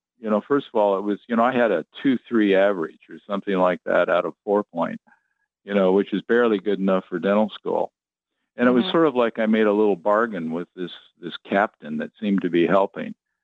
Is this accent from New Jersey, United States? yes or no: no; California, United States; But when I was about 13, once again, growing up in California, skateboarding and surfing and all